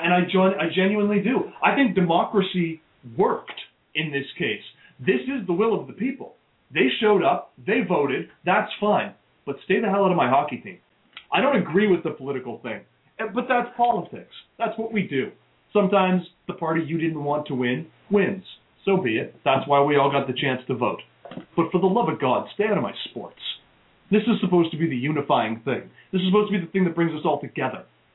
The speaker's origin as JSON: {"language": "English", "region": "the South", "country": "United States", "tie": "born or raised there", "said": "when I tell people I grew up in the South, and then I have to say, but it was a good part of the South, you know, like an open-minded neighborhood."}